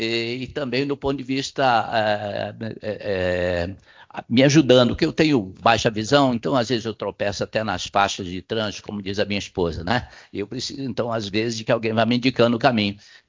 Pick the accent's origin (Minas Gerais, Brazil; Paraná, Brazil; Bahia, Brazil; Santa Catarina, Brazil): Minas Gerais, Brazil; moved away; quem mora aqui há 46 anos. Eu sou de Minas Gerais e quando vim para cá nunca mais quis voltar.